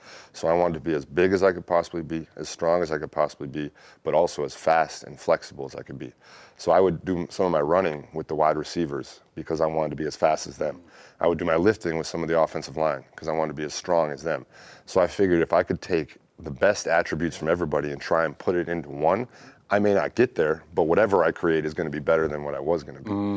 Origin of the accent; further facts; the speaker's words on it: Green Bay, Wisconsin, United States; I grew up in Wisconsin, and like I said, I grew up in Green Bay.